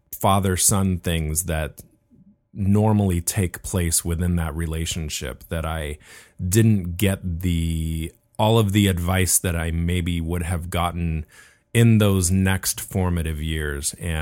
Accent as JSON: {"language": "English", "town": "Laguna Beach", "region": "California", "country": "United States", "tie": "born or raised there", "said": "We were born and raised in Laguna Beach"}